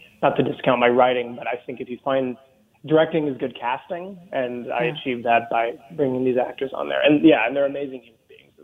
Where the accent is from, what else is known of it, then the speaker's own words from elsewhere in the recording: South Dakota, United States; because growing up in South Dakota, we're a very complex bunch of people.